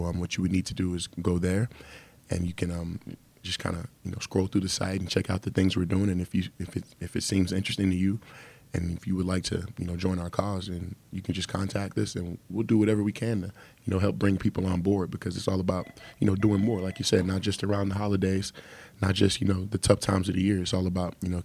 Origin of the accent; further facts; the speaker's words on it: Texas, United States; when I went to college, I'm from Texas, so a rapper that I listened to in high school